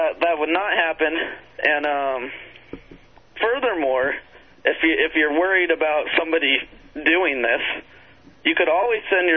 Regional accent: Sweden; English is a second language; I'm from Sweden, so English is not my first language

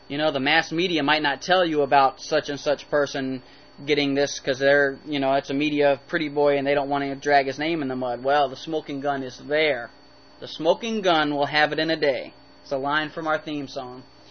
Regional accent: Virginia, United States; born there; Virginia, my home state. I was born in Virginia, very proud of that.

